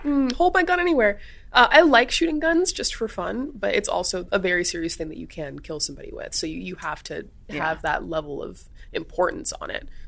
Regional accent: the South, United States; also born or lived in Missouri; I was raised in the South, and then after that, I was a Midwestern wife, so I'd shot some guns before.

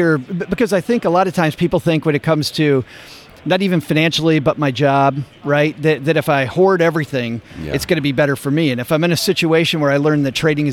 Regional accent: Detroit, Michigan, United States; I'm originally from Detroit

